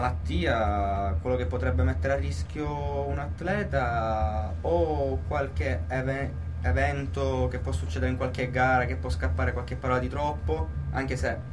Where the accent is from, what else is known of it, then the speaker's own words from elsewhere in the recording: Sicily, Italy; Io da buon siciliano in Finlandia non ci vado.